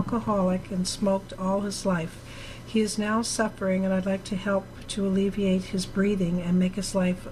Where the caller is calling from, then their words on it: Quebec City, Quebec, Canada; I am from Quebec